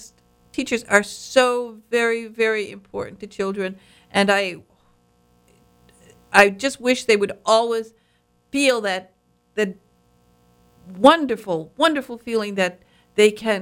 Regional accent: Michigan, United States; And actually, that's how I came from the Upper Peninsula of Michigan. We didn't have we had a very simple life, to put it mildly. We weren't very rich.

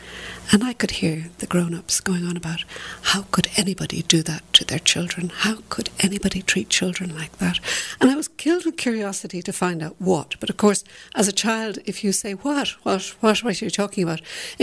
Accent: Dublin, Leinster, Ireland; I am from Dublin, Ireland. Yes, indeed.

